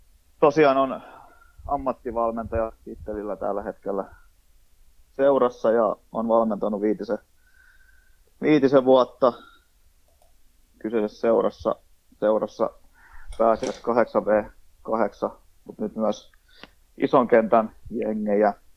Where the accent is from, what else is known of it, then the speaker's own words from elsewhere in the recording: Rauma, Satakunta, Finland; olin kotikaupungissani Raumalla harjoittelemassa ilman sopimusta mihinkään